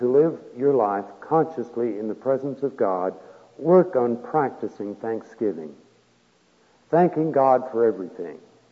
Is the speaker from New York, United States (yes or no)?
no; Texas, United States; I grew up down in East Texas, and we had cockroaches down there. We don't have them up here in Colorado.